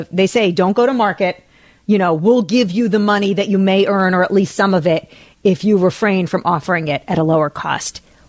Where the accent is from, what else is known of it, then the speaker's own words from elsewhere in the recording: New Jersey, United States; We grew up in New Jersey.